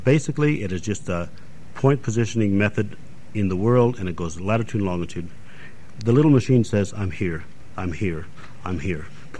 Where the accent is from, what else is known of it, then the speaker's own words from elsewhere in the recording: Canada; if you were in, say, my hometown in Canada